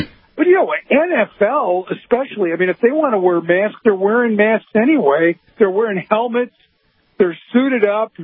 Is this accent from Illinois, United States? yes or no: yes; Chicago, Illinois, United States; I grew up in Chicago. My friends and I took the bus when we were just little kids to go see the Cubs play at Wrigley Field.